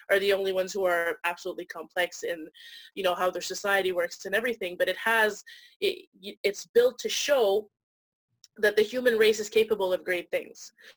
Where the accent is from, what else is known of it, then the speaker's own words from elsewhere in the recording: Montreal, Quebec, Canada; I'm writing a comic right now that's set in Montreal. Montreal's my hometown.